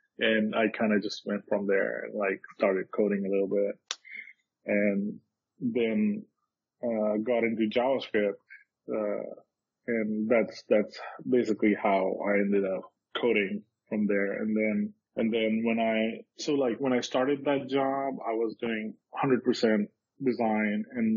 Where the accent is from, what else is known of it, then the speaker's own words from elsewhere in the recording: India; I grew up in India